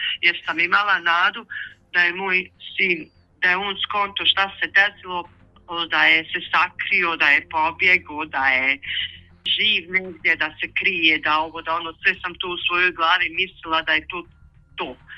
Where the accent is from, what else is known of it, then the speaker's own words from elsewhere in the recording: Bosnia & Herzegovina; da dolazim iz Bosne i Hercegovine